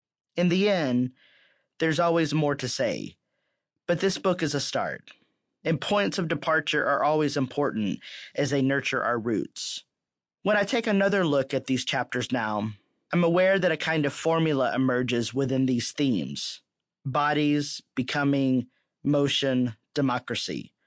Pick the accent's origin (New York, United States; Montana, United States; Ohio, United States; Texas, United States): Texas, United States; a term I heard frequently growing up in Texas.